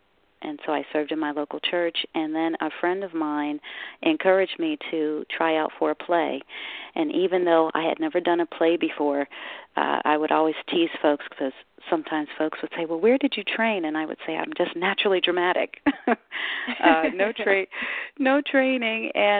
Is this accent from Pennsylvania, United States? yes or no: yes; Harrisburg, Pennsylvania, United States; I come from Harrisburg, Pennsylvania, via Western PA.